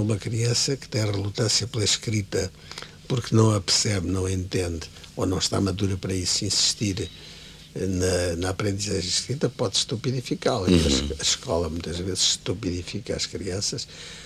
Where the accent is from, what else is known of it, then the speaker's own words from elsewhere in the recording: Lisbon, Portugal; also born or lived in Paris, France; criei muito mais interesse pelas coisas lisboetas, de Lisboa, que é a minha terra, depois de passar uns anos em Paris